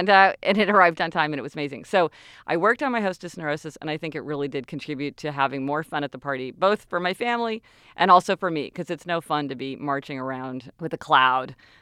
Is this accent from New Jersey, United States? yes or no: no; Kansas City, Missouri, United States; Well, and we're from Kansas City, and, you know, we both grew up there our whole lives.